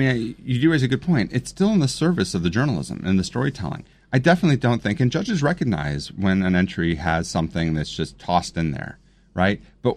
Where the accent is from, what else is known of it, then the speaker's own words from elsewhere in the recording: Cleveland, Ohio, United States; now in Washington, United States; I grew up in Cleveland. I live in D.C.